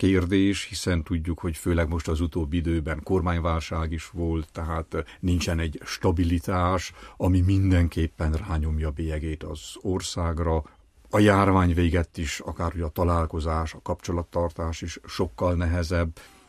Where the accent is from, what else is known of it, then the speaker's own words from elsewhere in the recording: Covasna, Romania; mind a ketten háromszékiek vagyunk